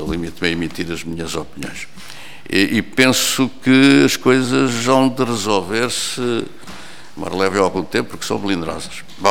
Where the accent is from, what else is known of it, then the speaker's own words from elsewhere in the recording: Lisbon, Portugal; porque eu sou de Lisboa, embora gosto muito do país todo